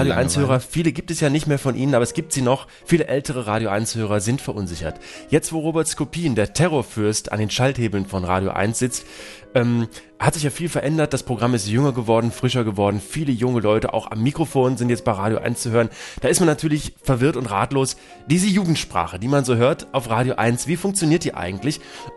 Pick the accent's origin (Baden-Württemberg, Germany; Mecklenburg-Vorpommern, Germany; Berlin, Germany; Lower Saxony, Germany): Berlin, Germany; als Berliner, als Ur-Berliner und aber auch im Herzen auch Brandenburger